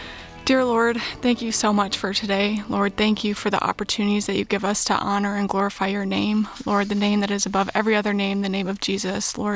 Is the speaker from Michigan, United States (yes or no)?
yes; Hartland, Michigan, United States; So born and raised in Heartland, Michigan. Go Eagles for all the Heartland people out there.